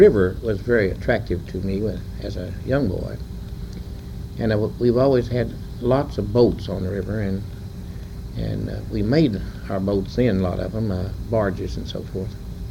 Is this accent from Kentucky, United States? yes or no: yes; Kentucky, United States; also born or lived in Falmouth; I was born in Falmouth, Kentucky, and that's Pendleton County. And I came to Estill County at the age of approximately 2 years old.